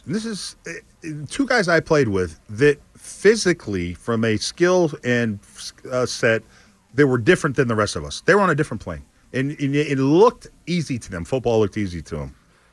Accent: Houston, Texas, United States; My favorite jersey, though, all time is I'm from Houston, the Oilers.

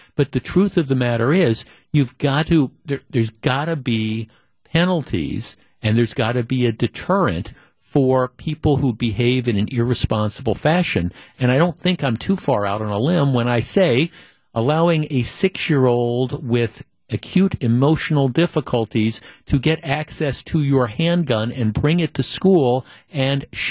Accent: Glendale, Wisconsin, United States; I grew up very close to Cardinal Stritch. I grew up in Glendale. I lived like three or four blocks away from Nicolet High School.

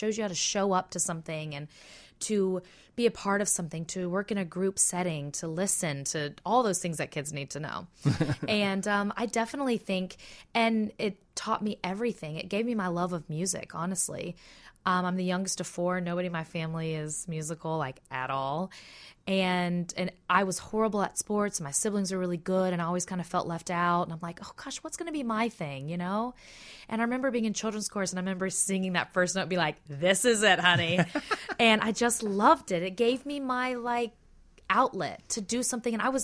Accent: Gulf Breeze, Florida, United States; I'm from Pensacola, Florida. Well, Gulf Breeze, Florida. It's a small town next to Pensacola.

